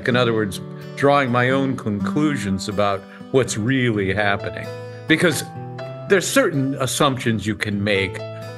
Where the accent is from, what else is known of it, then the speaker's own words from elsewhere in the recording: Ohio, United States; I mean, luckily, when I was growing up in Ohio, the public education system was really good.